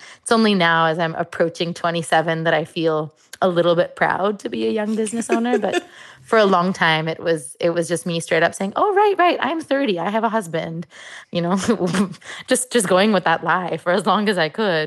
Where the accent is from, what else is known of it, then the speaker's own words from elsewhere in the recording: Mumbai, Maharashtra, India; I speak multiple Indian languages. I grew up in Mumbai.